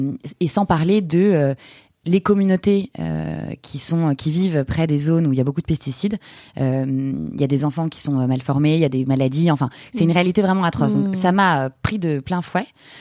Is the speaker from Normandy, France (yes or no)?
no; Paris, Île-de-France, France; also born or lived in Buenos Aires; Moi, à la base, je suis une Parisienne 100%. J'ai fait mes études entre Saint-Jean-de-Passy, La Tour, pour ceux qui connaissent le 16e.